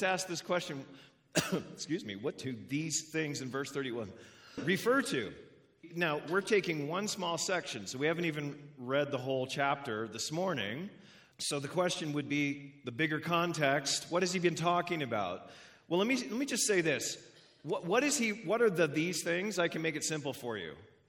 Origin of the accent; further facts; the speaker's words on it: Canada; And I was a terrible basketball player because I came from Canada.